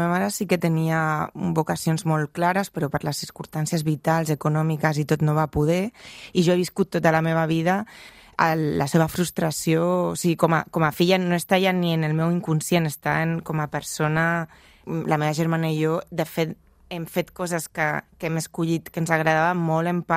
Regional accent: Murcia, Region of Murcia, Spain; i era a Múrcia, jo sóc de Múrcia, no hi havia ni els estudis que ella volia ni tenia els diners per fer-ho

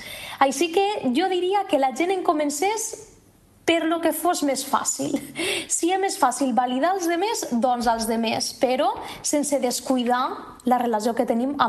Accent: Torrent de Cinca, Aragon, Spain; Us parlo des de Torrent, que és el meu poble, que està a la Franja, molt a propet de Lleida.

